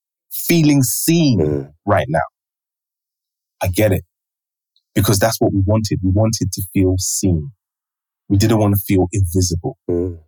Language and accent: English; London, United Kingdom; also born or lived in Nigeria; I grew up in London, and then I went to Nigeria, and I lived in Nigeria for 6 years. Returned back to the UK as a teenager